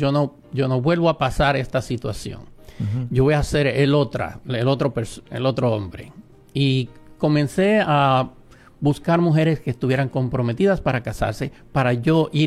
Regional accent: Puerto Rico; En mi país, en Puerto Rico.

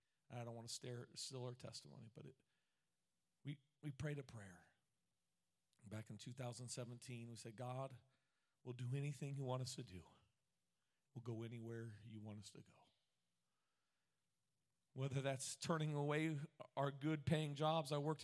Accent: Grove City, United States; I grew up in Grove City, and I would joke all the time. I make fun of Grove City because I'm from Grove City, and I'm allowed to make fun of it.

